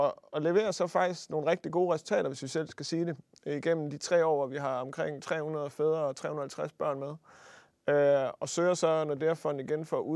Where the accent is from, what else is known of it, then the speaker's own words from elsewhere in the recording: Aarhus, Central Denmark Region, Denmark; born there; Ja, min fødeby.